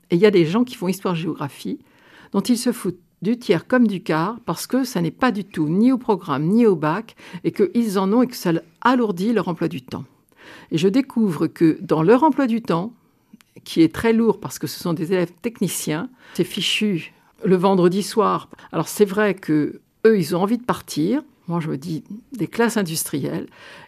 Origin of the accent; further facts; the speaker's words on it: Rouez, Pays de la Loire, France; comme je suis de Rouez, j'ai repéré que dans la classe, il y avait des gens qui étaient les copains ou les copines de mes frères